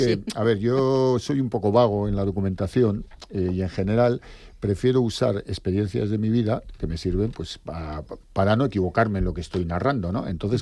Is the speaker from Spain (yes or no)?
yes; Basque Country, Spain; como soy vasco, lo digo mucho.